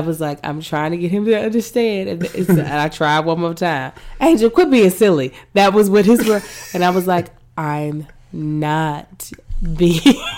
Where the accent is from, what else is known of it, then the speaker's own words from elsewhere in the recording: Louisiana, United States; I'm from Louisiana. I've heard it both ways, but I say lightning bugs.